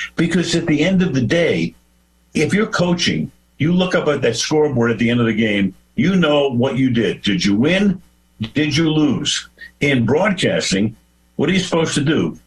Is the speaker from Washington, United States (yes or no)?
no; Los Angeles, California, United States; Yes, I do, because this is my hometown